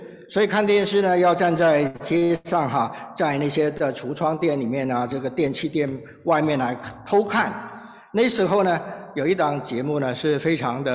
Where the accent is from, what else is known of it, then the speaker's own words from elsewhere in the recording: Hong Kong; 我呢是来自香港的，在香港成长的那个我特别小的时候呢，在大概成长的是几岁的时候呢，是60年代哈，上个世纪60年代。